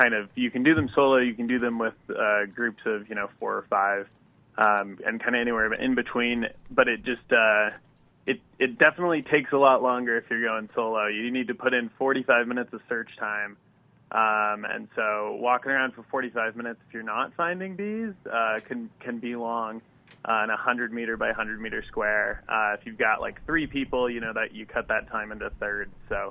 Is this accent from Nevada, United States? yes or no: yes; Las Vegas, Nevada, United States; So I grew up in Las Vegas, Nevada, you know, kind of normal suburban neighborhood.